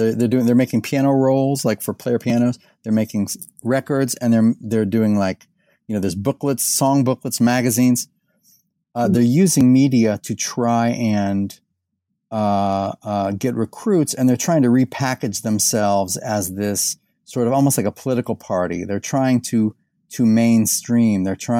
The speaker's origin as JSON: {"language": "English", "region": "Indiana", "country": "United States", "said": "because, you know, I'm from Indiana, right?"}